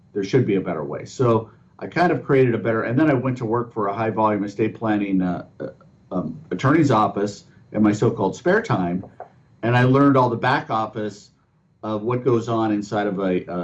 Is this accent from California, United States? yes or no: yes; San Diego, California, United States; So actually, I grew up in San Diego and, you know, just an idyllic childhood, I guess. You know, we're near the beach.